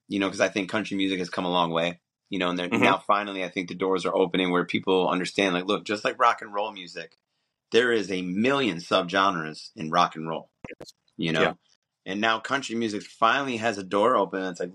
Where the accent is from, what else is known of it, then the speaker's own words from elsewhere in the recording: Detroit, Michigan, United States; growing up in Metro Detroit, it's just not my sound, you know?